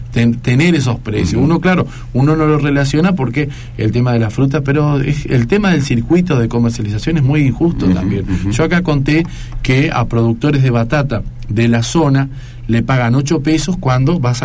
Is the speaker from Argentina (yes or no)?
yes; Argentina; surgen estas cosas que duelen como argentino que ocurran